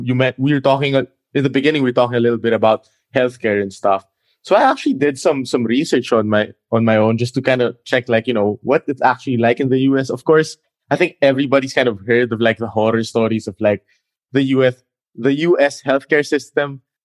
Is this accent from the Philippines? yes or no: yes; Philippines; Like I come from the Philippines, but obviously traffic in Manila is a lot worse